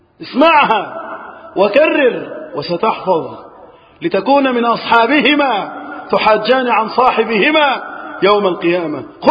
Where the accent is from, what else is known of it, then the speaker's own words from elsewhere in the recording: Egypt; اللهم احفظ بلدنا مصر وسائر بلاد المسلمين من الفتن.